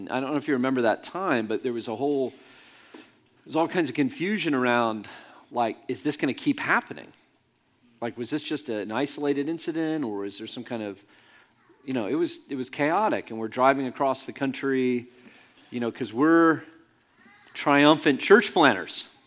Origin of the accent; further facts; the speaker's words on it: Ohio, United States; now in Arvada, United States; I'm from Ohio. It just rains all the time.